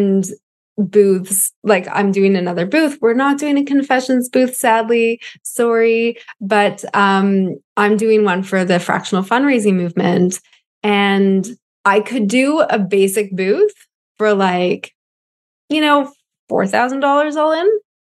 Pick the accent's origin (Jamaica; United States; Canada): Canada; I don't think that's because I'm Canadian.